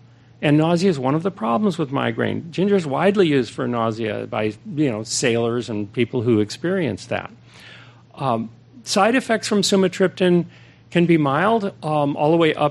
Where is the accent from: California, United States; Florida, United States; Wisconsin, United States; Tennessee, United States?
California, United States; San Francisco; I was raised in San Francisco, so I know if you live here, your sun exposure is minimal. Fog exposure is maximal.